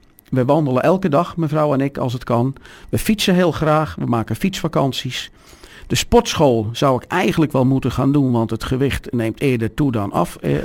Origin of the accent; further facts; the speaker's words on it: Krabbendijke, Zeeland, Netherlands; born there; Ik ben in Zeeland geboren. Ik ben in Krabbendijken geboren. Tussen Goes en Bergen op Zoom.